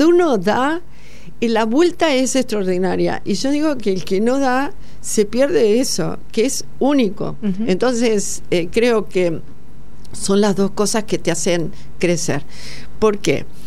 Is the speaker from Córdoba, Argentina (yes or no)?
yes; Córdoba, Argentina; es cordobesa como yo.